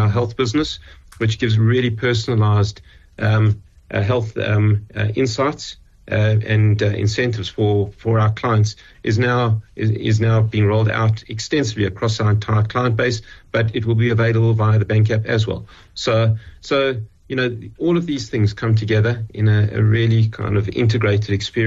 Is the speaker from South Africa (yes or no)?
yes; South Africa; where I think, you know, we often take it for granted that as South Africans, we're oper